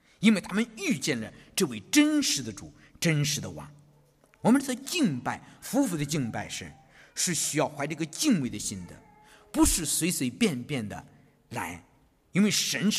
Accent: China; 跟我们中国人有没有关系啊？

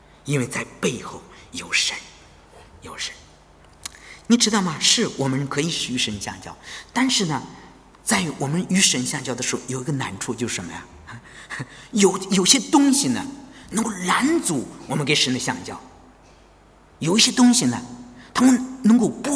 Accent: China; 我们中国人可能不喜欢日本人。

